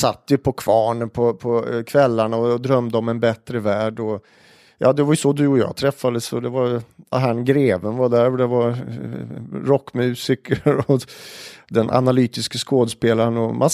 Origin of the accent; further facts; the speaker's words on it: Forshaga, Värmland, Sweden; Sen var det faktiskt att utanför Forshaga där jag växte upp, det heter ju Hedås, men det kallades för Hera, för det låg precis i gränsen mellan Hedås och Botorpsheden.